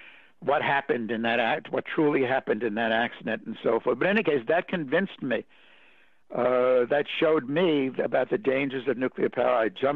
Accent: New York, United States; I'm not from Missouri, I'm from New York, but show me.

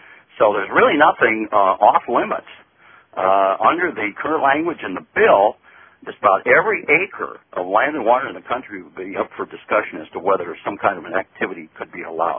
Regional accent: Minnesota, United States; Mr. Oberstar from my home state of Minnesota

